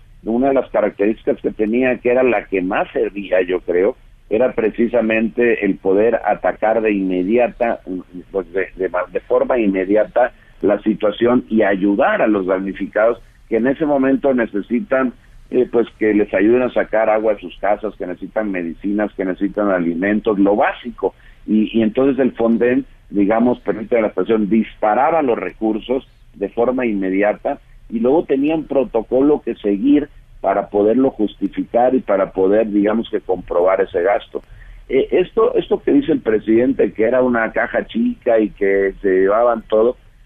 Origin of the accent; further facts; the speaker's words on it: Veracruz, Mexico; Yo soy de Veracruz y en Veracruz es el estado con más alta inestabilidad por fenómenos naturales.